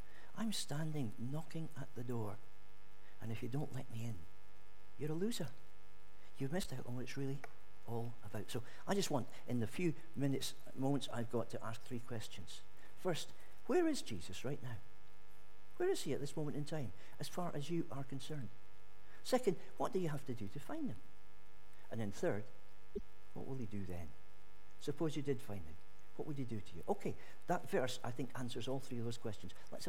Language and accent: English; Scotland, United Kingdom; I can only take so much of that as a Scotsman.